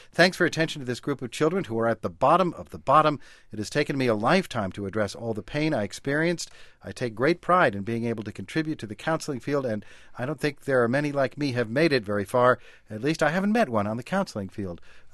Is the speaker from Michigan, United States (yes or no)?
no; California, United States; moved away as an adult; now in Pocatello, United States; But at age 26, when I moved from Northern California, my home state, to Pocatello, Idaho, to take my first job as a teacher